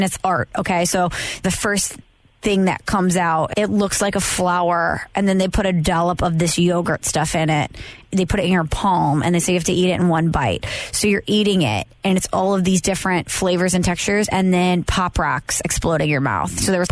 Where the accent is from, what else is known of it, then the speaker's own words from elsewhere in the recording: St. Louis, Missouri, United States; He's like, I love the Eagles. Where are you from? I was like, St. Louis.